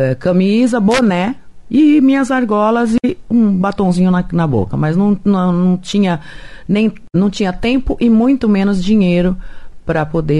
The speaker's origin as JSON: {"language": "Portuguese", "town": "Bela Vista do Paraíso", "region": "Paraná", "country": "Brazil", "tie": "born there", "said": "Eu nasci em Bela Vista do Paraíso, pertinho de Londrina."}